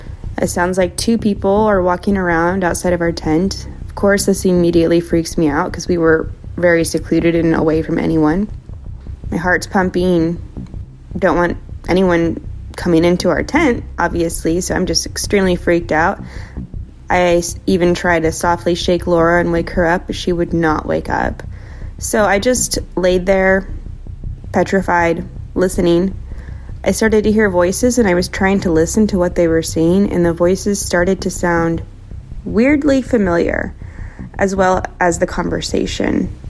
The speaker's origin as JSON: {"language": "English", "region": "Kansas", "country": "United States", "said": "I'm from Kansas."}